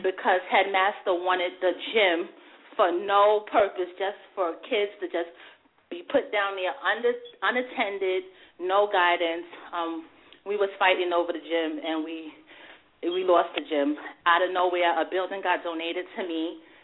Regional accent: Brooklyn, New York, United States; I've been in a domestic situation. I'm from Brooklyn. I've been through about everything.

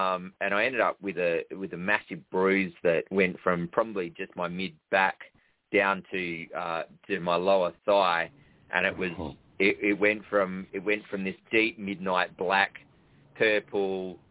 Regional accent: Western Australia, Australia; growing up in the Pilbara, really biodiverse environment, and I spent a lot of time, you know, roaming around in the outback

